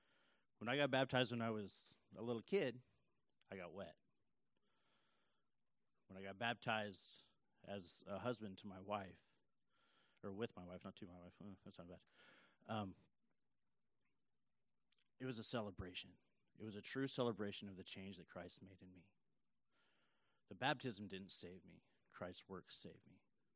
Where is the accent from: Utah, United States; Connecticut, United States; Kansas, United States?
Kansas, United States; I'm from Kansas, if you guys don't know that. A little town in the middle of nowhere.